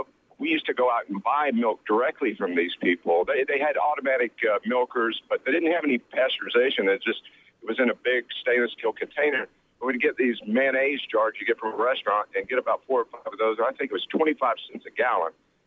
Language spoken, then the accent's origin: English; Kansas, United States; this, you know, listening to the show today reminded me when I was a kid growing up in Kansas